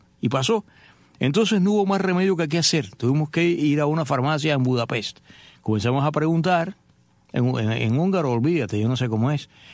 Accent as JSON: {"language": "Spanish", "country": "Cuba", "said": "como los cubanos, que dice que o no llegamos o nos pasamos"}